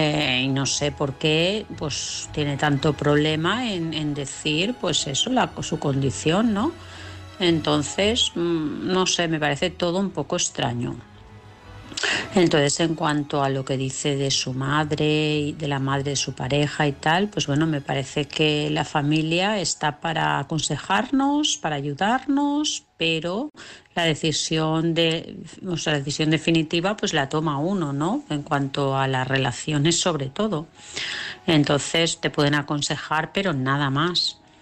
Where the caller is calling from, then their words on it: Vilassar, Catalonia, Spain; de Vilasá.